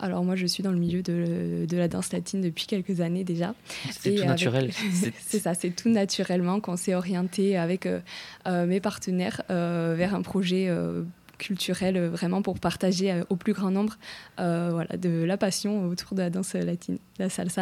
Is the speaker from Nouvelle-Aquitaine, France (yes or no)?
yes; Dax, Nouvelle-Aquitaine, France; Moi, je suis originaire de Dax, en fait, de base. Donc, c'est vraiment ma ville de cœur.